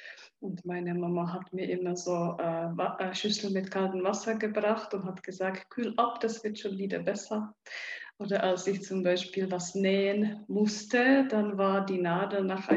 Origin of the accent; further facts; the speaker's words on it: Czechia; Ja, ich bin in der Tschechei aufgewachsen. In der Tschechei war es auch nicht gerade so einfach, weil ich in der kommunistischen Zeit aufgewachsen bin.